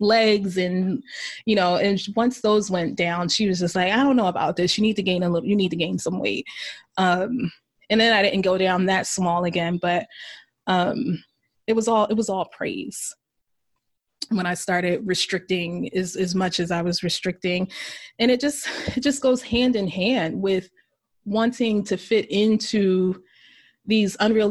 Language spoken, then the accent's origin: English; Philadelphia, Pennsylvania, United States; I grew up in South Philadelphia, and it can be a very diverse community, South Philly